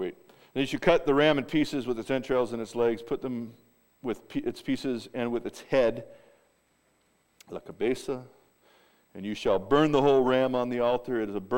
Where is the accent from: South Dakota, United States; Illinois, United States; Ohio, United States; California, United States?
California, United States; I'm from Southern California, and when you move up here, we're going to La Mexicana number 4